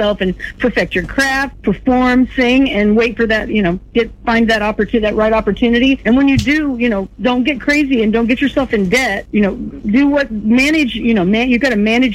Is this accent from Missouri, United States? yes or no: yes; Missouri, United States; Here's a song my friend and Opry sister … wrote especially for me about my home state.